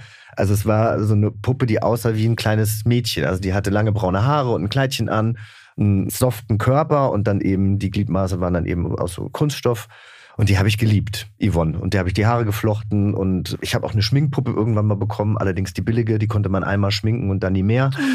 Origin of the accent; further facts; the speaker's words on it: Langgöns, Hesse, Germany; Ich bin in Hessen aufgewachsen, in der Nähe von Gießen, einem kleinen Dorf. Das heißt Langgöns, kennt kein Mensch, außer man kommt vielleicht aus der Frankfurter Gießener Gegend, weil wir eine Autobahnausfahrt haben.